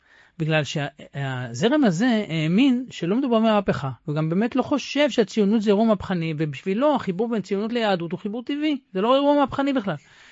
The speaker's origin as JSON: {"language": "Hebrew", "town": "Ramat Gan", "region": "Tel Aviv District", "country": "Israel", "said": "כי אני מרמת גן, אני לא מנסה להבליט את הדתיות שלי"}